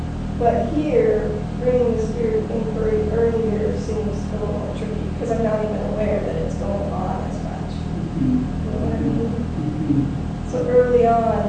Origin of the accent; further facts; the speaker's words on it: Texas, United States; I grew up on Frosted Flakes and butter sugar sandwiches in West Texas.